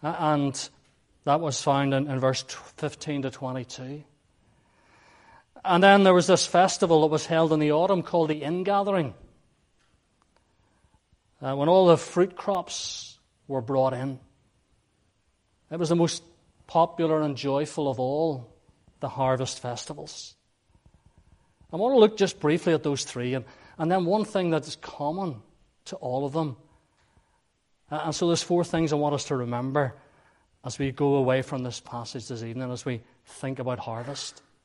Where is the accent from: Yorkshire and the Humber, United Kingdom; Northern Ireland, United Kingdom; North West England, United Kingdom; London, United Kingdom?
Northern Ireland, United Kingdom; Cavanaleck; When I grew up in Cavanaleck. Where's that? You probably wonder. Way down by Fimal Town.